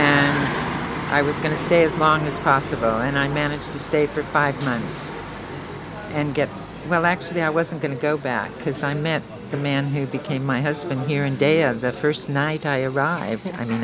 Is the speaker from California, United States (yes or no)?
yes; Los Angeles, California, United States; moved away as an adult; I grew up in Los Angeles, in Hollywood. Went to Hollywood High School and UCLA.